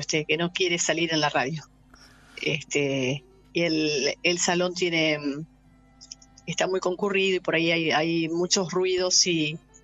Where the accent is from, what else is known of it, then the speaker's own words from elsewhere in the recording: San Nicolás, Buenos Aires Province, Argentina; soy de San Nicolás, soy una periodista de San Nicolás.